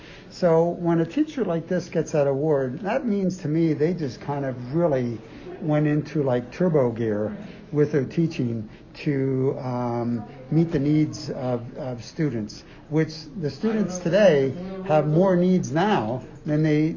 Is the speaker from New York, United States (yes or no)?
no; Lebanon, Pennsylvania, United States; I'm from Lebanon, Pennsylvania.